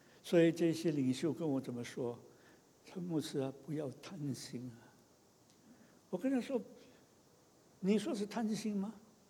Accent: China; 第二，我们中国人的教会最好传福音的地方是什么地方？唐人街嘛

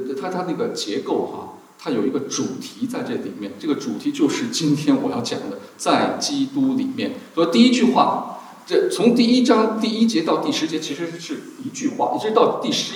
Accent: Beijing, China; also born or lived in Shanghai; 我是大陆来的，我是大陆来的，对，忘了跟弟兄分享，我是生在上海，在北京长大的。对，所以你问我是哪里人的话，我一半一半，我的吃饭的习惯呢，都父母都是上海人，所以吃饭习惯都是上海的习惯，但是我思维方式全都是北京的思维方式

